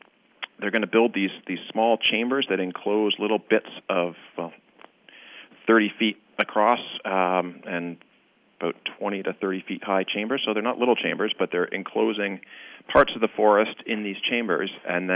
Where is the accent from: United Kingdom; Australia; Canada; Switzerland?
Canada; Toronto, Ontario; accent: Canadian; now in Cambridge, United States; Indeed it is. I grew up in Toronto.